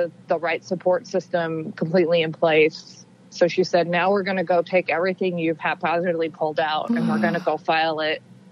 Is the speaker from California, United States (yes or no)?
no; Wichita, Kansas, United States; I worked with the Wichita Eagle in Kansas, my hometown paper, for several weeks.